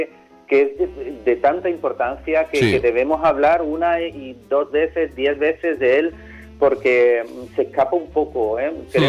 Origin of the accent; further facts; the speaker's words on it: San Fernando, Andalusia, Spain; Nosotros somos la isla de León, ¿verdad? Y no podemos olvidar de eso.